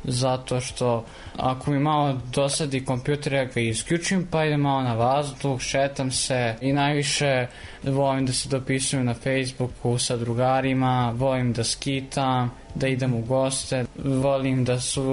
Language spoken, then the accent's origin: Serbian; Belgrade, City of Belgrade, Serbia; ja sam iz Beograda, Vekino Brdo, idem u školu Dosite Bradović, sada idem u sedmi razred